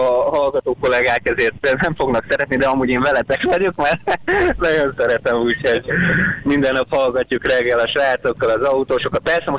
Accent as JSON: {"language": "Hungarian", "town": "Tatabánya", "region": "Komárom-Esztergom", "country": "Hungary", "said": "Hát én Tatabányai vagyok, de most éppen úton vagyunk Balaton-Sőkajára."}